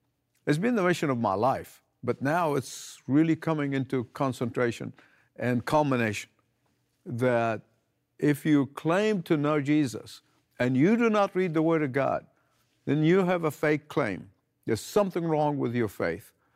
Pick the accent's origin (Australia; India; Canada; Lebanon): Australia; now in United States; when I moved from Australia to the United States, in Australia, I knew cricket and I knew rugby